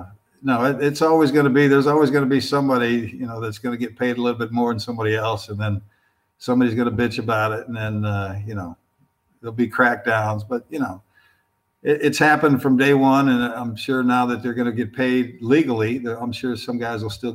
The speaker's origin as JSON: {"language": "English", "town": "San Jose", "region": "California", "country": "United States", "tie": "born or raised there", "also_born_or_lived": "Utah", "said": "I grew up in San Jose, and, I played in a little bit of snow my last 2 years of high school up in Utah, but I'd never skied."}